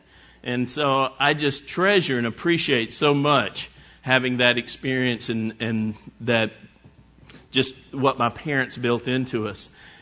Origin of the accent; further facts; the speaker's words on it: Chattanooga, Tennessee, United States; We grew up in Chattanooga, Tennessee, beautiful lake there in the area